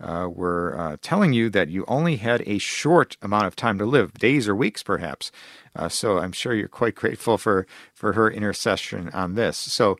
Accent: Chicago, Illinois, United States; growing up in the Chicagoland area, there was an order of nuns that was very important to me and my family

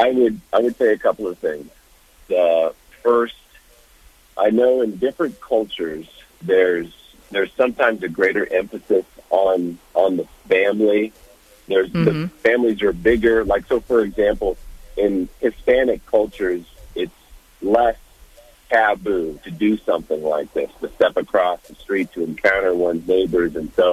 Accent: South Sudan; a story my grandfather told me growing up in South Sudan.

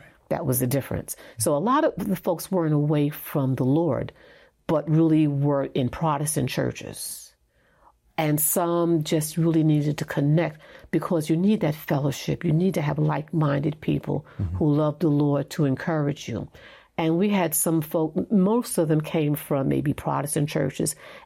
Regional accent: New York, United States; accent: New York; I moved from New York, and I still have this New York accent, even after 10 years.

